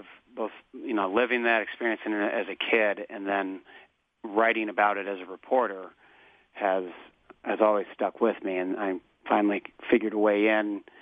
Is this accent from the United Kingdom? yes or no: no; Bloomington, Indiana, United States; A 19-year-old girl in my hometown in Bloomington went out for a bike ride on a beautiful spring morning.